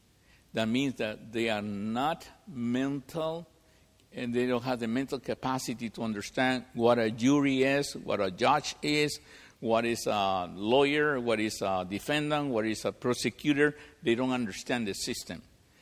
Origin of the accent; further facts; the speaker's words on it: Miami, Florida, United States; now in Sunrise, United States; I am from Miami. I live in Sunrise, Florida. I'm from Miami.